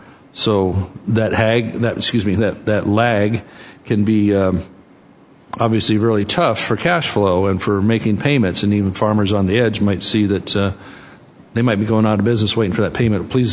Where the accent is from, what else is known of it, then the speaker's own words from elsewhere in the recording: California, United States; My home state of California, you know, electricity is going to continue to go through the roof as generation is taken offline.